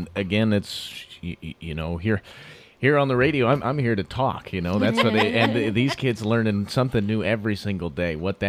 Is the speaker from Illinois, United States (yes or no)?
no; Fort Collins, Colorado, United States; As K-State reminds me of a lot of my hometown Fort Collins, school-wise as well as town-wise.